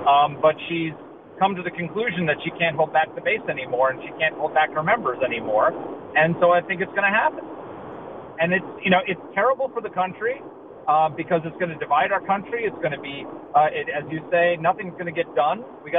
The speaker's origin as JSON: {"language": "English", "town": "New York City", "region": "New York", "country": "United States", "tie": "born or raised there", "said": "I grew up in Rudy Giuliani's New York."}